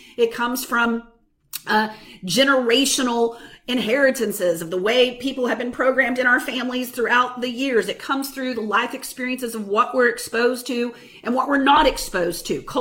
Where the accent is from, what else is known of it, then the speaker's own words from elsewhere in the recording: the South, United States; We grew up in church. I grew up in the Bible Belt. I grew up in a denominational background.